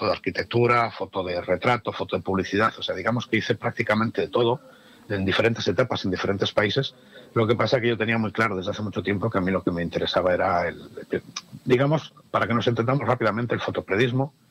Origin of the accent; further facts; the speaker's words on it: Spain; moved away; incluso cuando me fui de España a vivir fuera, estuve durante muchísimos años tocando